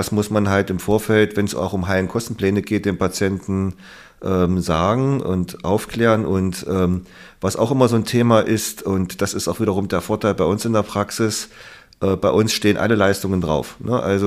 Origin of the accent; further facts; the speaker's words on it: Harz, Germany; ich komme ja aus dem Harz, vom Dorf. Und als ich damals noch dort gelebt habe